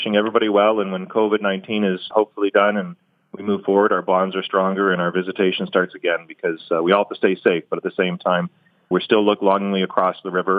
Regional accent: Canada; And we're fiercely Canadian, but we're very fiercely pride and the American connection that we have.

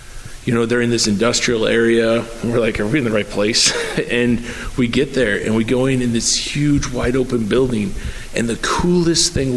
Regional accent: Buffalo, New York, United States

